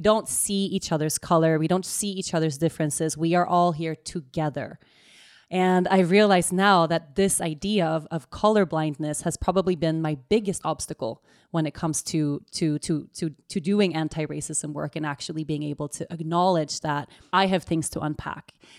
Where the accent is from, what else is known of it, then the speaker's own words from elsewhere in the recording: Sweden; English is a second language; I'm Swedish, born and raised in Sweden.